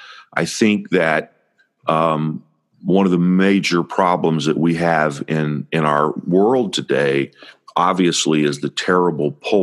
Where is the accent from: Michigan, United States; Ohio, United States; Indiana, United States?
Indiana, United States; Now, I grew up in Indiana.